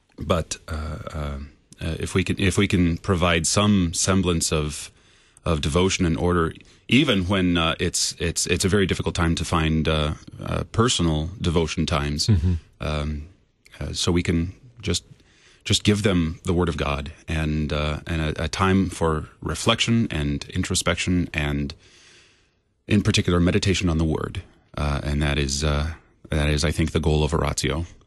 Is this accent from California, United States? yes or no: no; Oregon, United States; I was homeschooled through high school. I was privileged to play basketball and football out in the wilds of Eastern Oregon